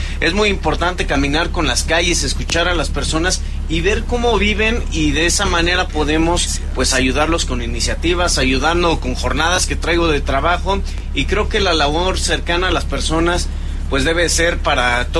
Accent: Tequisquiapan, Querétaro, Mexico; San Juan del Río, Tequisquiapan, que es de donde soy

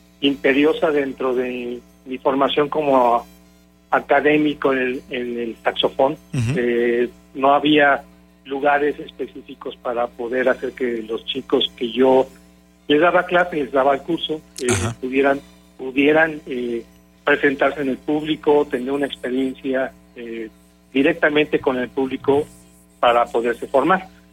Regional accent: Xalapa, Veracruz, Mexico; also born or lived in Guanajuato; Vengo de una familia de tradición musical, y yo nací en Guanajuato, en la capital, pero de muy chico me llevaron a vivir a Xalapa, Veracruz.

